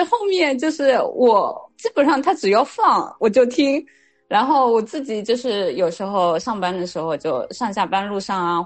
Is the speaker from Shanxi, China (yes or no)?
no; Zhejiang, China; born there; 我出生在浙江啊，江浙沪的一个就是农村里头。